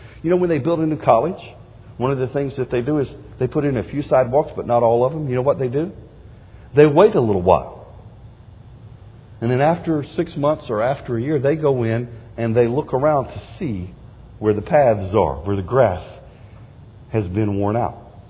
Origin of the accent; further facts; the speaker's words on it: the South, United States; Okay, I'm from South, okay?